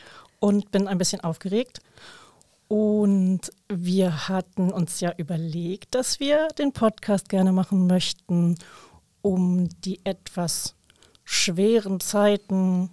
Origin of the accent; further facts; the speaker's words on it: Jülich, North Rhine-Westphalia, Germany; Ich komme eigentlich aus Jülich und hatte Sehnsucht, ne? Also alle sagen immer schlimme Sachen über Jülich, aber ich liebe meine Heimat und wollte sehr, sehr gerne wieder zurück.